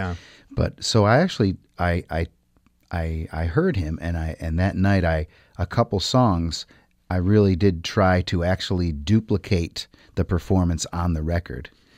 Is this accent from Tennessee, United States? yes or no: no; Syracuse, New York, United States; give me a burger and a salad, you know, and some salt potatoes. Then you'll know I'm from Syracuse.